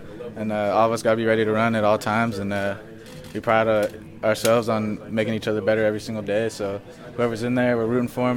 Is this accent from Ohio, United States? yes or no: no; Lake Stevens, Washington, United States; So anytime I see some Lake Stevens people out here, I'll try to give them some love